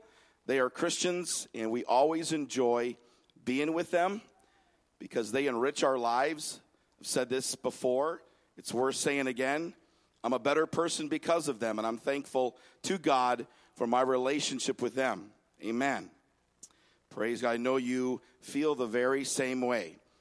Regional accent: Wisconsin, United States; And unfortunately, this Wisconsinite isn't as good a shot as that Texan.

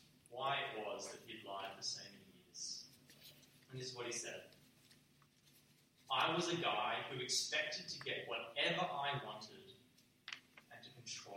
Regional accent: Menangle, New South Wales, Australia; You know, we're just from humble old Sydney. We're from Menangle.

